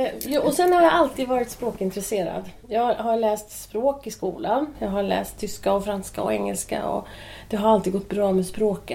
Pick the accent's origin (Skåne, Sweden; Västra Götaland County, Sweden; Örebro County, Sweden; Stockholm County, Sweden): Stockholm County, Sweden; Södertälje; also born or lived in Huddinge; Jag är ett syskon av 4. Och vi växte upp här i Sverige i början i Södertälje. Och sen i Huddinge och har varit på lite olika ställen.